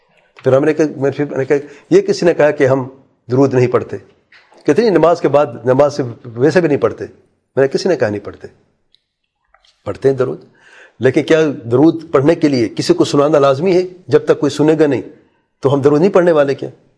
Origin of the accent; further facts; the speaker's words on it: Pakistan; اس کو پتہ نہیں تھا میں پاکستانی ہوں. تو جو دیکھا, اچھا پاکستانی, ہاتھ ملایا, میں کہ جی ہاں پاکستانی ہوں.